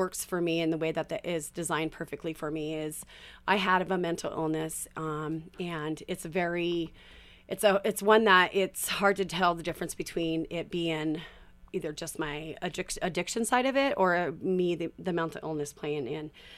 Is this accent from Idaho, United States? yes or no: yes; Moscow, Idaho, United States; I'm originally from Moscow.